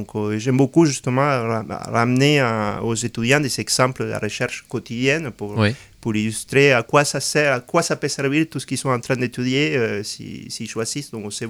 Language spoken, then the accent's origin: French; Argentina; ce qu'on appelle chez moi en Argentine, je suis d'origine argentine